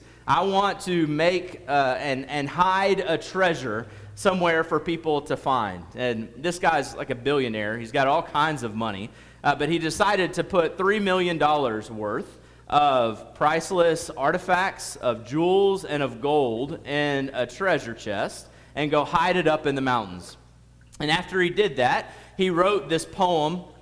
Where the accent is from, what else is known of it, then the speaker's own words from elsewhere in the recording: Florida, United States; Growing up in Florida, near the beach, whenever we would go to the beach